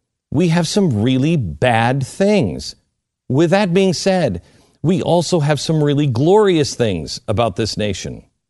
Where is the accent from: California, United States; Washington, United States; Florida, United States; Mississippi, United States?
Washington, United States; Seattle; Now, me personally, and I grew up in Seattle, Washington, so I have no heritage from the South.